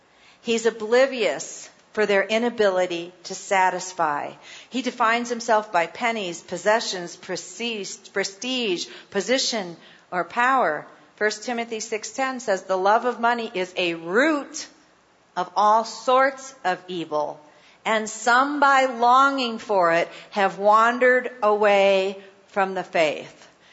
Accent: Scotland, United Kingdom; I'm Scottish.

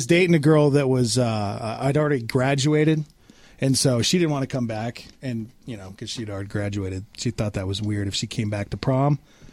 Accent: Montana, United States; I went to prom, back where I grew up in Montana, we had prom all 4 years.

